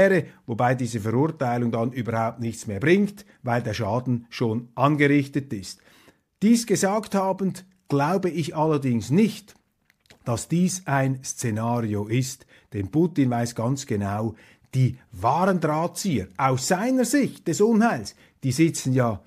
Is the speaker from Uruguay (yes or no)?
no; Switzerland; als Schweizer, als Europäer